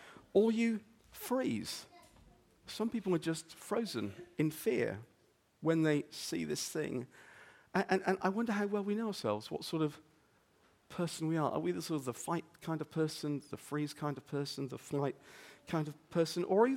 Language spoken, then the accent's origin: English; England, United Kingdom; because I'm English, I went running into the woods to rescue my ball.